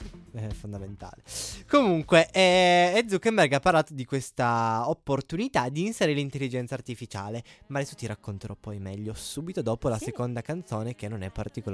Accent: Avigliana, Piedmont, Italy; now in Turin, Italy; Da Vigliana, ma ormai sono torinese, tesoro, sai che ormai vivo qua.

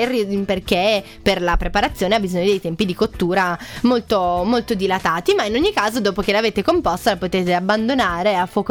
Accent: Piedmont, Italy; io, che sono del Piemonte occidentale, non avevo mai sentito parlare della panissa

